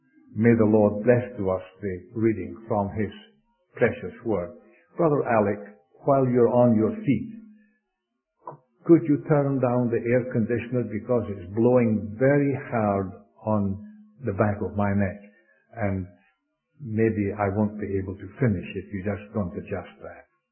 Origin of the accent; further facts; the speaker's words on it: Scotland, United Kingdom; born there; I was born in Scotland, but I was born again in Scotland, and I thank God for that.